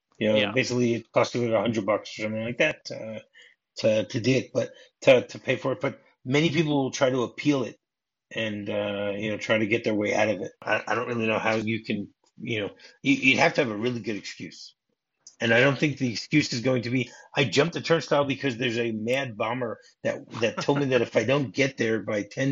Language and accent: English; Michigan, United States; So, all right, now do you remember my home state? Because my home state is the answer for this.